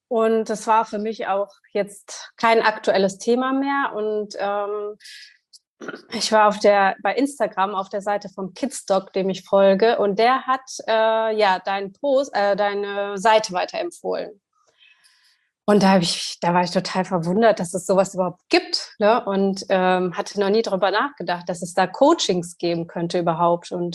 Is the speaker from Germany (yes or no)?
no; Turkey; Ich bin ja in der Türkei aufgewachsen. Also meine Mutter ist mit 18 mit meinem Vater in die Türkei gegangen